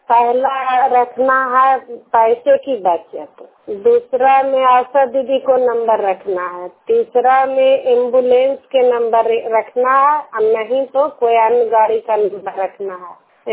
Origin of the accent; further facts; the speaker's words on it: Nalanda, Bihar, India; मेरा घर सुंदी बीघा है, मेरा पंचायत है कंगरसराय है, मेरा ब्लॉक है कंगरसराय, नालंदा जिला के निवासी हूँ।